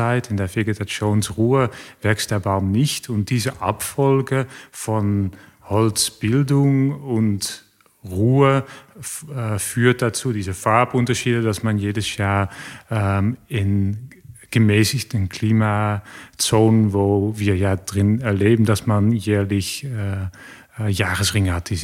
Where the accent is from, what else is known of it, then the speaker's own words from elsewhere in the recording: Netherlands; born there; accent: Dutch; German is a second language; wurde geboren in den Niederlanden, wie man sicherlich auch meinen Namen und auch meinen Dialekt schon ein bisschen erahnen kann. Ich wurde geboren in der Mitte des größten Wald- und Naturschutzgebietes des Landes